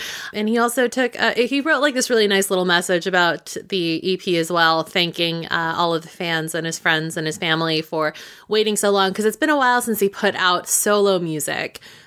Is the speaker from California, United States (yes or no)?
yes; San Francisco, California, United States; me and Darren, because we're both from San Francisco.